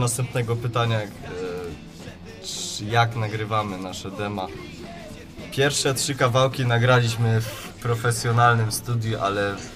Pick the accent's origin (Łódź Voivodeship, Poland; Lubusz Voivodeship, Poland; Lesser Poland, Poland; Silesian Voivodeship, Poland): Silesian Voivodeship, Poland; Pszczyna; jak już mówiliśmy, pochodzimy z okolic Pszczyny wszyscy.